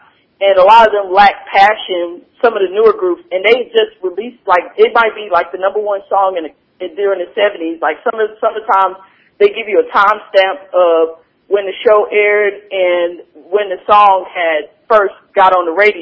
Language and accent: English; Oklahoma, United States; I grew up in Oklahoma, so I listen to, like, all kinds of different hip-hop groups from different regions